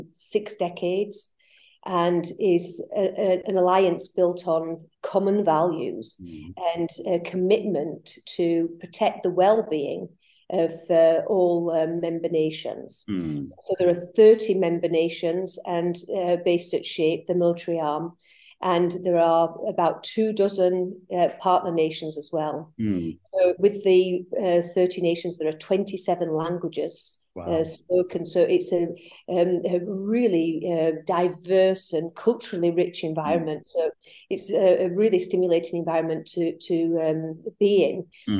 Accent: Yorkshire and the Humber, United Kingdom; I'm actually from Yorkshire, the north of England, and I was born in a small village where I felt different because my mother was German

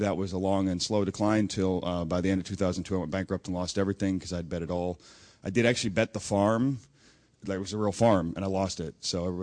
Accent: Washington, United States; I'm from Washington State, so it's like 8 o'clock.

